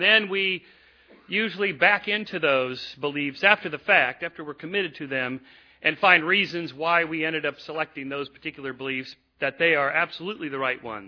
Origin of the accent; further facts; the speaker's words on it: California, United States; accent: California; And I've learned two things since I came here from America.